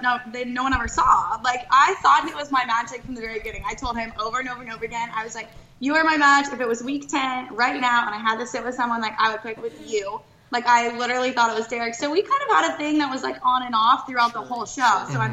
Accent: Tallahassee, Florida, United States; I'm from Tallahassee, Florida, so I'm back home right now.

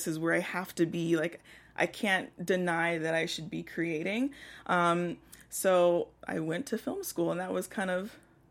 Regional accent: Houston, Texas, United States

